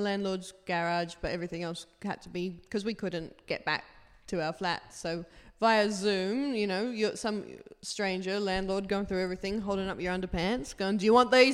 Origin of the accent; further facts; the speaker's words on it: Australia; I'm from Australia.